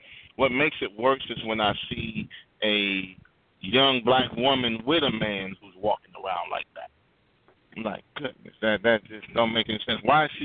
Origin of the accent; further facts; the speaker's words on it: the South, United States; And I grew up in the South. I lived in suburbia. I lived in the inner city. I lived in the project as a kid.